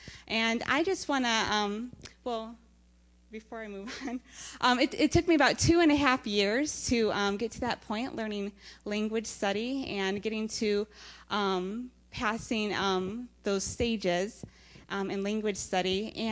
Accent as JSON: {"language": "English", "region": "Michigan", "country": "United States", "said": "and I'm from Michigan, went through this crisis, this automotive crisis"}